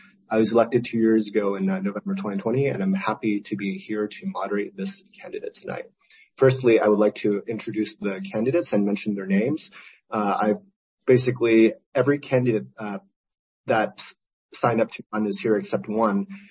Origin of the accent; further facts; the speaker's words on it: San Francisco, California, United States; I was born and raised in the Sunset, and my entire family went to City College. My parents, they both took ESL classes